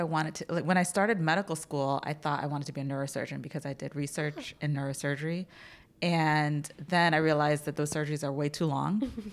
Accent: Trinidad & Tobago; born there; also born or lived in New Jersey, United States; because I was born in Trinidad, which is a tiny island in the Caribbean right off the mm-hmm. coast of Venezuela. But then I moved to New Jersey. And then for a while I was like enrolled in like Jersey schools and then Trinidad school.

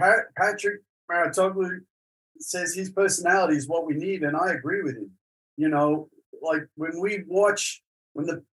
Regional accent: Australia; As an Aussie, I'm absolutely certain that he gets the backhanders

